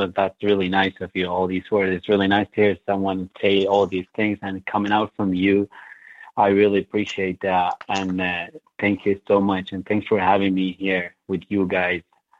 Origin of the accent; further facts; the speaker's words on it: Iraq; moved away as an adult; I was born and raised in Iraq, and I spent about most of my life in there. I left Iraq after the war, not exactly after the war. Like, I had left in 2008